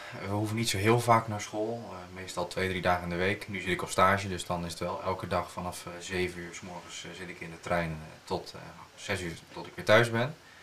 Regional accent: Voorst, Gelderland, Netherlands; Ik kom uit Voorst. Ik ben 23

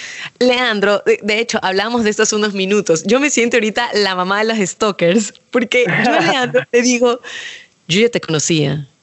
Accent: Ecuador; me dicen, ¿de dónde eres? Y yo digo de Ecuador. Para empezar, como no ubican mucho nuestro acento, normalmente creen que somos venezolanos.

